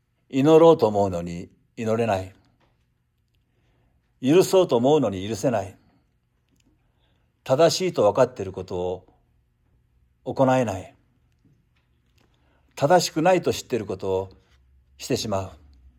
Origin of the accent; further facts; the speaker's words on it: Nagasaki, Japan; 私の生まれ故郷の長崎に永井隆という方がいらっしゃいました。